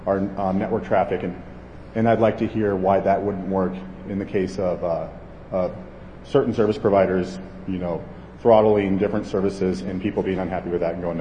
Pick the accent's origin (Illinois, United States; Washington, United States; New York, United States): Washington, United States; Seattle; I'm from Seattle